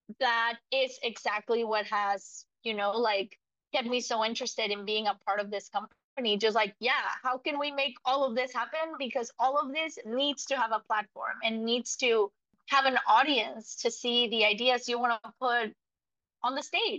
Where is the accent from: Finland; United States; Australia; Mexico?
Mexico; I grew up in Mexico.